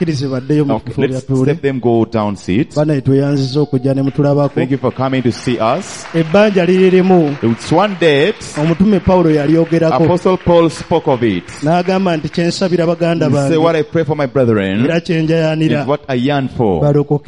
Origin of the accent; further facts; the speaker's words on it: Lugazi, Central Region, Uganda; How many people here from Lugazi? Those I started with, those I grew up with in Lugazi